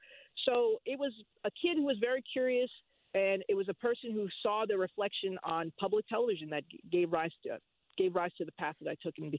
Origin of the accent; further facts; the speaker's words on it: Jersey City, New Jersey, United States; I'm from Jersey City.